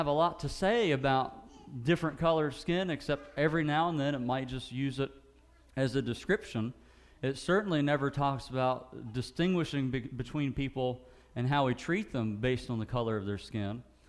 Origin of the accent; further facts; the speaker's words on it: West Virginia, United States; if there was such thing as a McDonald's whenever I was growing up in Ritchie County, which there wasn't